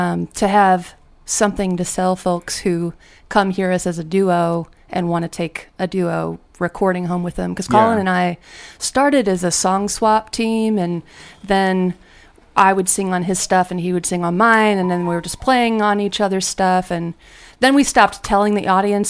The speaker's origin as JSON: {"language": "English", "town": "Houston", "region": "Texas", "country": "United States", "tie": "born or raised there", "said": "No, I grew up in Houston."}